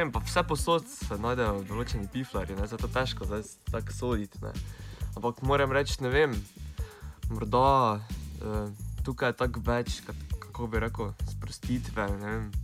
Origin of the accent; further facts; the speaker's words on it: Maribor, Drava, Slovenia; prihajam iz Maribora in sem sedaj na obisku, tako 3 dni tukaj v Ljubljani.